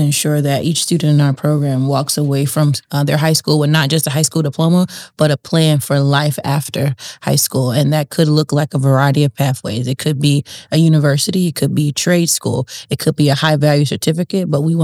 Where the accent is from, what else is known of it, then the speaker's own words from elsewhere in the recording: Tampa, Florida, United States; born and raised in Tampa, and always had a strong support system in my life